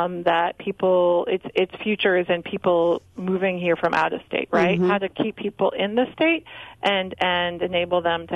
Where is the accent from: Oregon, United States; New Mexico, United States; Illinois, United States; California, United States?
Illinois, United States; Chicago; moved away; Well, I'm from Chicago. And I would say I see myself as a Midwesterner, and all the qualities that you described I think are absolutely true. And I left my heart in Chicago and call myself a Chicagoan in diaspora with the hopes of returning someday.